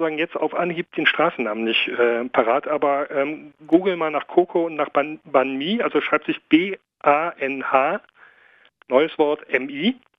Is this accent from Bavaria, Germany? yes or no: no; Cologne, North Rhine-Westphalia, Germany; Ich komme und lebe aus Köln, ja, genau.